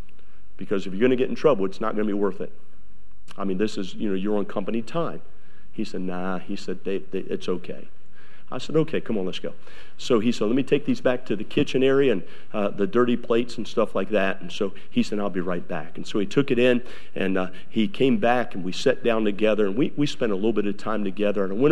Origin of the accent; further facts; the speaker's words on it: Maryland, United States; born there; I was not born in New York. I was born in Maryland.